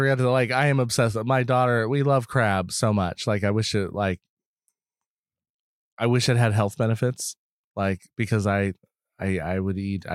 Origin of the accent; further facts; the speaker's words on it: Boston, Massachusetts, United States; now in Seattle, United States; I'm from Boston. I say the wrong things all the time here sometimes.